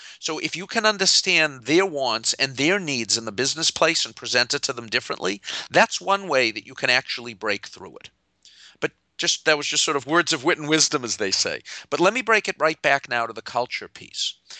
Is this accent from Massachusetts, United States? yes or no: yes; Massachusetts, United States; I'm from Massachusetts.